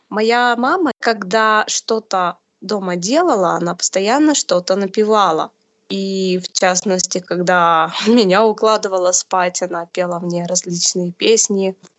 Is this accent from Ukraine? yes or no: no; Naberezhnye Chelny, Tatarstan, Russia; born there; Родилась я в Республике Татарстан, город Набережные Челны, 10 сентября 1997 года.